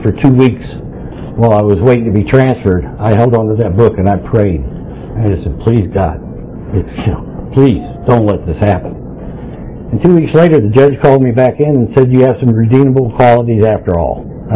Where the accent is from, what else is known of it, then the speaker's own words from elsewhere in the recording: Georgia, United States; born there; You know, I was born in Georgia, and it's some kind of inherited thing that you ought to know how to make moonshine or homemade booze when you're born in Georgia.